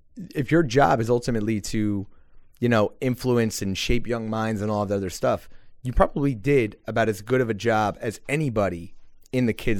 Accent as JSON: {"language": "English", "region": "New Jersey", "country": "United States", "said": "I am 34. I have a 36-year-old brother and a 33-year-old sister, and we are from South Jersey, right outside of Philly"}